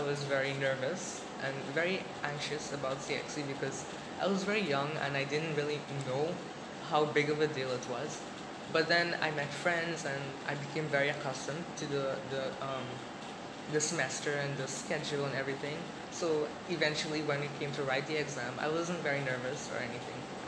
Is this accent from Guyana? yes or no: yes; Guyana; born there; now in Trinidad and Tobago; Yes, I was born in Guyana.